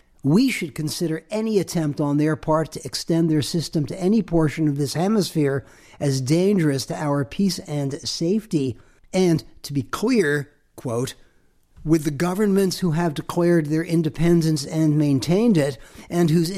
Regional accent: United States; I mean, I grew up in the United States

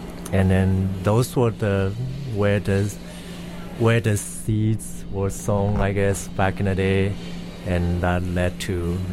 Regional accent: Taiwan; I got the idea from where I grew up to back in Taiwan, in the little town. It's kind of a hillbilly kind of town, I would say, like just on the outskirts of Taipei.

